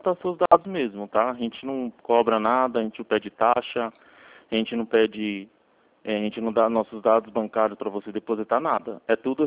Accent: São Paulo, Brazil; Sou de São Paulo.

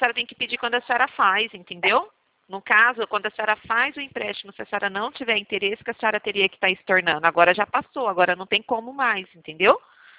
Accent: Presidente Prudente, São Paulo, Brazil

